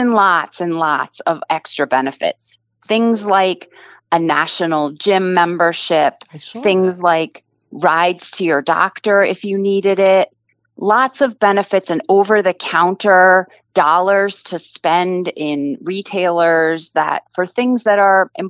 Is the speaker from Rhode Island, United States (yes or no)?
yes; Rhode Island, United States; Growing up in Rhode Island, that was a place to go, and it was such a treat.